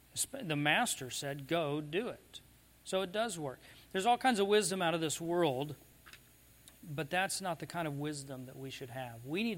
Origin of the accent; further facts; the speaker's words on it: Arizona, United States; When I was growing up in Arizona, it was save the Mexican spotted owl.